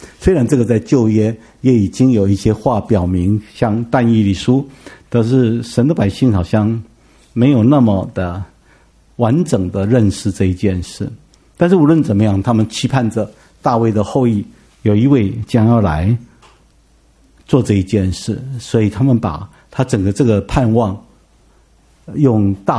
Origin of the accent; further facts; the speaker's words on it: Taiwan; 所以我们台湾人称那个晨星叫做开明启明星